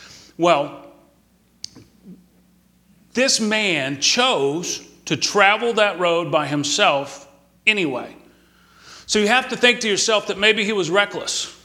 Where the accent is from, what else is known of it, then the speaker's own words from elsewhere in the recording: Texas, United States; But now, I grew up here in Texas, and we didn't play ice hockey.